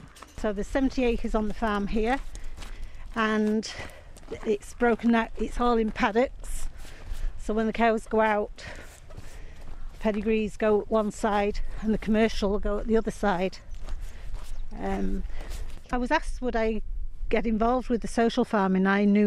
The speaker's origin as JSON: {"language": "English", "region": "Yorkshire and the Humber", "country": "United Kingdom", "moved": "as an adult", "lives_now": "Ireland", "said": "I'm not from a farming background, I'm from North Lincolnshire."}